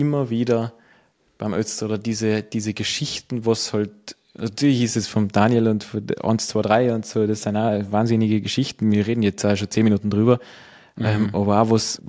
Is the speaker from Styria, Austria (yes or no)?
no; Längenfeld, Tyrol, Austria; ich bin aus Längenfeld, also ist mein Ortskollege quasi